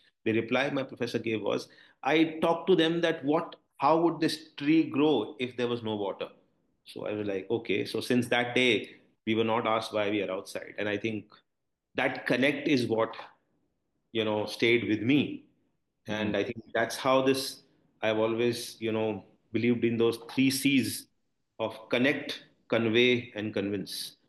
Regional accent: Delhi, India; Yeah, well, I am from India. I was born and brought up in the capital city of Delhi. And my schooling and education is from one of the very good schools. I mean, Springdale's it is called.

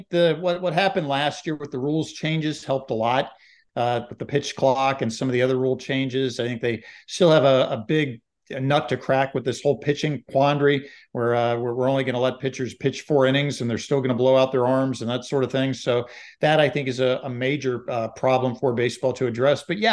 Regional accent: Richmond, Virginia, United States; Yeah, I'm from Virginia. I lived in Richmond until I was 11. Those were my formative years with the AAA Richmond Braves, Dale Murphy, Brett Butler, those guys, and then moved to Northern Virginia.

